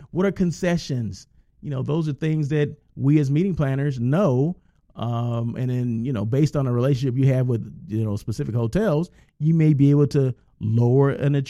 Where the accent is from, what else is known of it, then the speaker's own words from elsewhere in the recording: Blythe, California, United States; I'm from Blythe, California, right? So Blythe, you think of L.A. as your reference point, right? Go east.